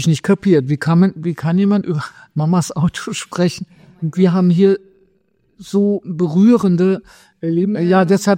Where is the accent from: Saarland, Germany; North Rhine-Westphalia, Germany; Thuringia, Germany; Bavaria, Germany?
Saarland, Germany; now in Berlin, Germany; Ich komme aus dem Saarland und an der französischen Grenze.